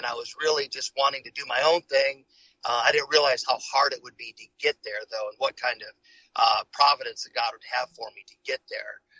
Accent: Michigan, United States; moved away as an adult; And I moved from, I grew up in Michigan. I moved to Arizona.

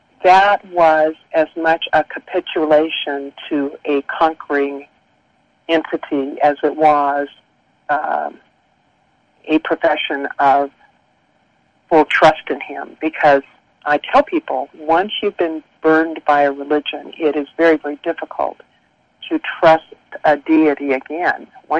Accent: Albuquerque, New Mexico, United States; And I came back to Albuquerque, New Mexico, my hometown, for work during the summer between my junior and senior years at BYU.

